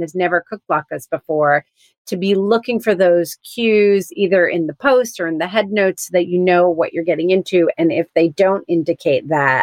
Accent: New Jersey, United States; Okay, I grew up in New Jersey.

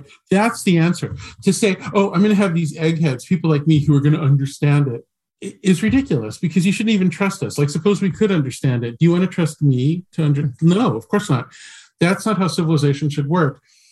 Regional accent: United States; Well, as an American, I always look at, like, what is this royal family?

